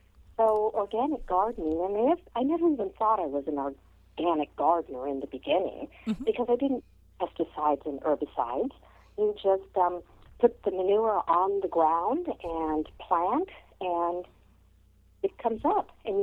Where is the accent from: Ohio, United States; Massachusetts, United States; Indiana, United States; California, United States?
California, United States; also born or lived in Montana; Well, I was born in Montana, and my great-grandmother's home in Southern California, where I was raised.